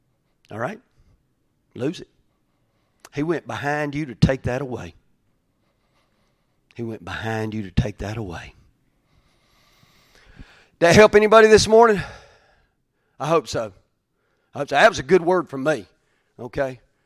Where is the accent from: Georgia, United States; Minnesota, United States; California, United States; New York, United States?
Georgia, United States; Corinth; They're from Draketown. I'm one step up. I'm from Corinth.